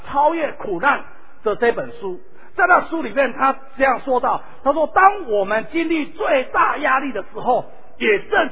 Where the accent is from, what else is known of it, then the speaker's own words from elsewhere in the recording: Taitung, Taitung County, Taiwan; 我小时候在台东，